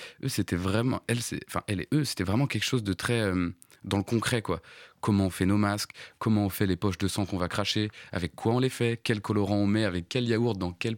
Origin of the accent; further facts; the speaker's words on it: Brittany, France; parce que je suis breton.